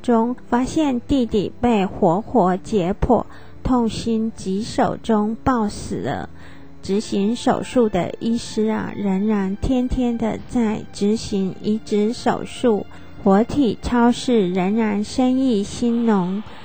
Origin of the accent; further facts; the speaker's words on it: Su'ao, Yilan County, Taiwan; 我出生在台湾宜兰县苏澳镇的南方澳渔村，外地人来此观光的时候，总会感受到那浓浓的鱼腥味。